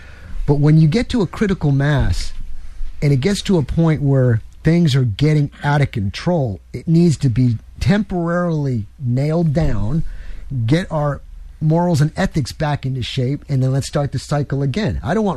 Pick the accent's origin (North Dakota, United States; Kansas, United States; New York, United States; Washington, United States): New York, United States; But I'm originally from New York. And up there, it was safe. It was fun.